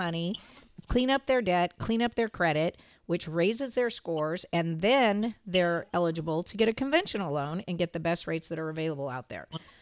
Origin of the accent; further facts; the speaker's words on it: Santa Cruz, California, United States; I'm your local mortgage broker. I was born and raised in Santa Cruz and went off to college at UCLA